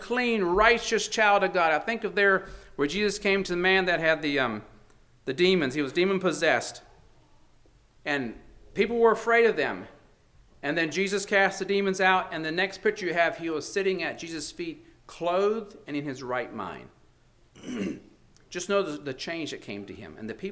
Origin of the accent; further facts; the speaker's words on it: the South, United States; maybe this next thing I share shows I'm from the South, because we don't have much snow and we don't have many hills.